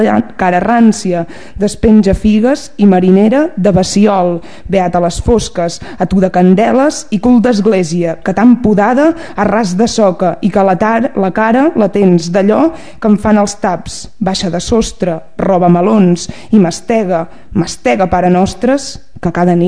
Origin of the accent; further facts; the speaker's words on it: Casserres, Catalonia, Spain; jo sóc de Cacerres, allà al Berguedà, i a Cacerres hi ha una alzina molt gran, molt bonica